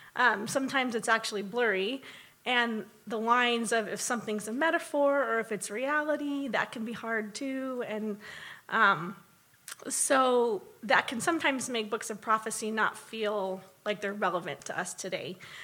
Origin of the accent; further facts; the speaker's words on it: Los Angeles, California, United States; now in Illinois, United States; So most of you know I'm from Los Angeles, from California, and there's not a lot of green around.